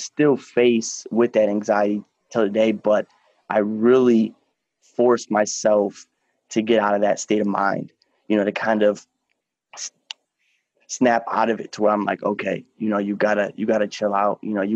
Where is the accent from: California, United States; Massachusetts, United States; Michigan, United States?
Michigan, United States; Waterford; I'm 24. I'm from Waterford, Michigan